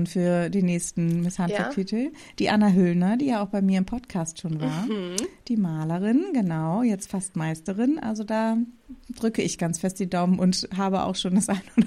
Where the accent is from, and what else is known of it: North Rhine-Westphalia, Germany